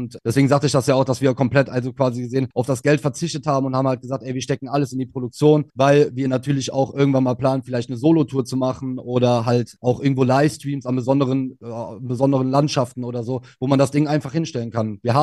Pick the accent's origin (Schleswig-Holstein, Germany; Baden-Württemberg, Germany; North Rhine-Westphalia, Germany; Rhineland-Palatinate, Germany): North Rhine-Westphalia, Germany; Cologne; In meiner Heimatstadt, ja.